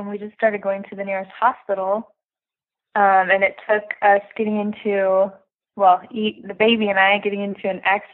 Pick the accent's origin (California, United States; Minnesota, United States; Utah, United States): Utah, United States; moved away as an adult; also born or lived in Atlanta; So we grew up in Utah. We got married in Utah, and then we moved to Atlanta pretty quickly for stuff to do grad school. And that's where we lived for 2 years.